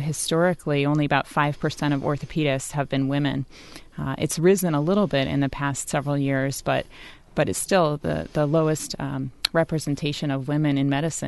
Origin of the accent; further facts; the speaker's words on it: Michigan, United States; also born or lived in Boston / Pittsburgh / New York City; I grew up in Michigan, and I went to the University of Michigan. But then after that, I did all of my training out of state. I was in Boston and Pittsburgh and New York City